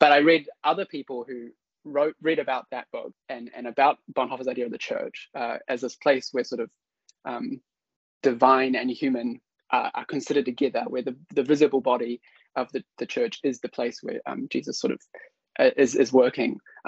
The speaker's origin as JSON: {"language": "English", "region": "Auckland", "country": "New Zealand", "tie": "born or raised there", "said": "the Māori tribes whose land I grew up on in Auckland, New Zealand, which is the, you know, colonizer's name for these places."}